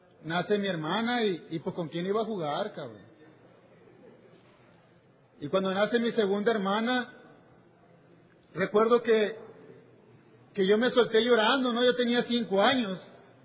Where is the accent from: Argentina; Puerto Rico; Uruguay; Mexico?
Mexico; Culiacán, Sinaloa; Y pues vivo aquí, pero soy de México, ¿no? Soy de Culiacán, Sinaloa.